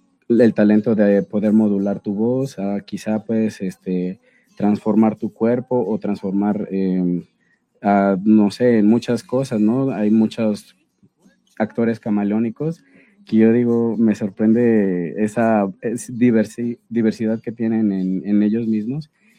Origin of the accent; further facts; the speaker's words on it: Zacatepec, Morelos, Mexico; Yo vivo cerca yo soy de Zacatepec, entonces Zacatepec es la selva cañera